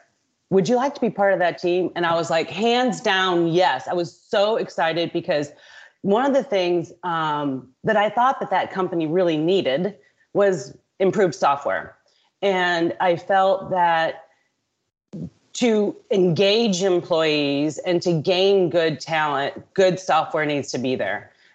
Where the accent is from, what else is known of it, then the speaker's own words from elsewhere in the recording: St. Louis, Missouri, United States; I went to May department stores in St. Louis, trying to get back home. That's my hometown, as a technical design manager.